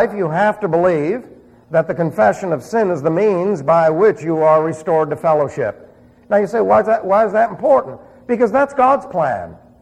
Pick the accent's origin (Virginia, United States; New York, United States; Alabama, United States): New York, United States; New York City; Remember, I was raised in New York City, so I understand that stuff.